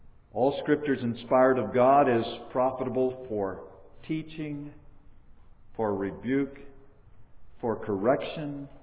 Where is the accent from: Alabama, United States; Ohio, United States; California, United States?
Alabama, United States; Dothan; I was born in Dothan, Alabama. And I spent the first 12 years of my life living on Moat Street.